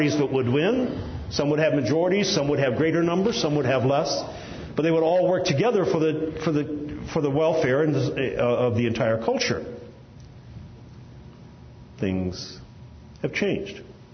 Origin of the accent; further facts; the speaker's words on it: Illinois, United States; moved away; When I was growing up in the United States, in the Midwest, in Illinois, in a public school